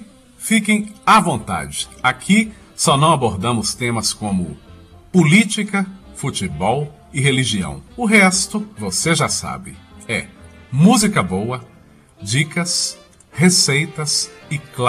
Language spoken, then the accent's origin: Portuguese; Sete Lagoas, Minas Gerais, Brazil; eu sou mineiro de Sete Lagoas